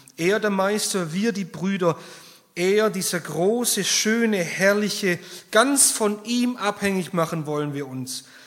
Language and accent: German; Baden-Württemberg, Germany; accent: Swabian; und manche haben das aus meinem starken SCH schon gehört, ich komme halt aus dem Schwabenland